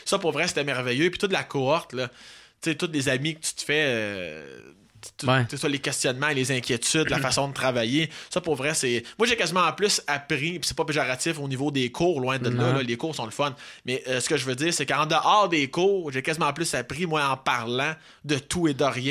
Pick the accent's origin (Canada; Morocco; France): Canada; Quebec; moi, je venais de la région de Québec